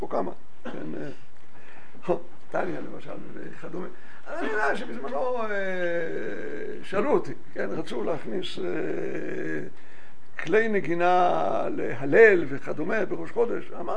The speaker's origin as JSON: {"language": "Hebrew", "town": "Jerusalem", "region": "Jerusalem District", "country": "Israel", "tie": "born or raised there", "said": "גדלתי בשכונת קטמון בירושלים, אולי קצת יותר חרדית נגיד מהציבור שלנו."}